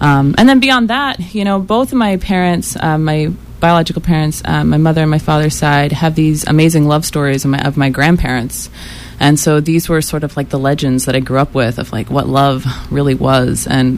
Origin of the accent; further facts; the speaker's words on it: Kansas City, Missouri, United States; Well, I grew up with a single mother early on. My parents got divorced when I was about one. I'm from Kansas City, so Midwest, a lot of kind of that classic American tale